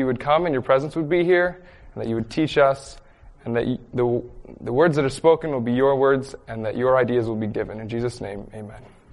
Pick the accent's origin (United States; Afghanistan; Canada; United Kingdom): Canada; Dad was American, and we grew up in Canada